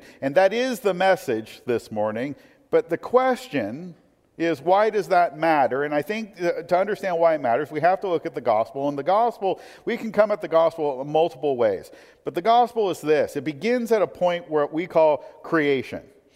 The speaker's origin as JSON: {"language": "English", "town": "Portland", "region": "Oregon", "country": "United States", "said": "well, I'm from Portland, and he goes, why would you move here?"}